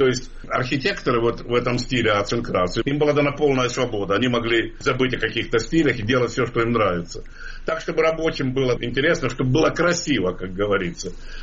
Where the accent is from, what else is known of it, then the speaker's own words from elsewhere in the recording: Kharkiv, Kharkiv Oblast, Ukraine; даже вот моего родного города Харькова